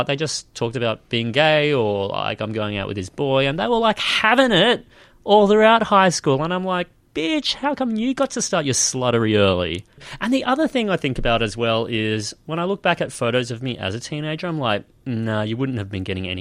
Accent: Queensland, Australia; I grew up on the Sunshine Coast, which is kind of home to a lot of batshit insane politicians.

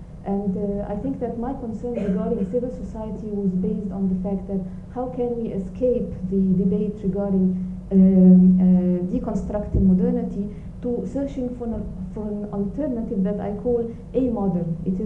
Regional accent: Egypt; and I come from Egypt

